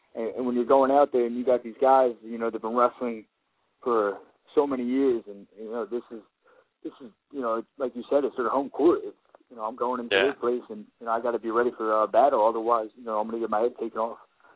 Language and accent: English; United States; And, you know, I'm this American guy, this young American guy coming up